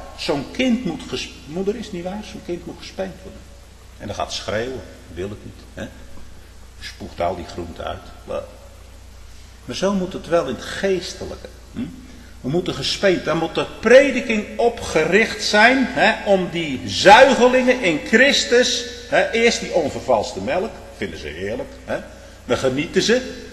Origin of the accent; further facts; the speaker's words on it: Netherlands; Wij als Hollanders zouden zeggen, ruim op die boel.